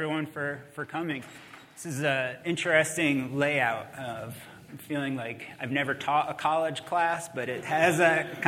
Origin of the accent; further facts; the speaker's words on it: Asheville, North Carolina, United States; Well, she's from my hometown of Asheville.